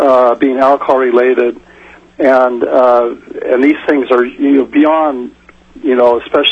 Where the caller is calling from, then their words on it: Utqiagvik, Alaska, United States; I'm calling from Barrow in the middle of a blizzard.